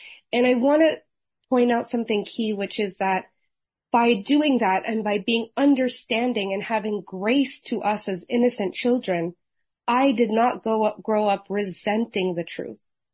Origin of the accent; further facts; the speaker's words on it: Philippines; And we're not just Catholic, we're Filipino Catholic, which means we're Catholic times 1,000.